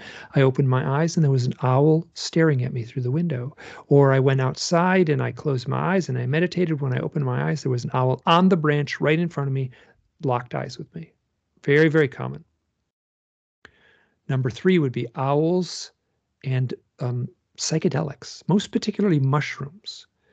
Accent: Michigan, United States; I'm from Michigan. I'm certain there's shamans in Michigan

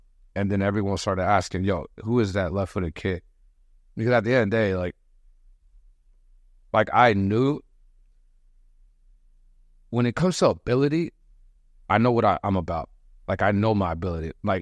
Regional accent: United States; now in Colombia; I know I come from America. I know, like, here in Colombia, they have a different view of what soccer is like

